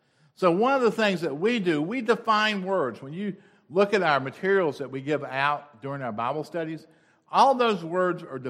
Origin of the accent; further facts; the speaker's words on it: Rock Hill, South Carolina, United States; You know, when I grew up in Rock Hill, South Carolina, we didn't have a Mexican restaurant.